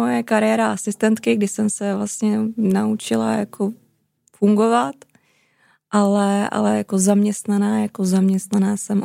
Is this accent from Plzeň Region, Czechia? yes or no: yes; Plzeň, Plzeň Region, Czechia; Já nejsem ze Splzně, já jsem Tutař.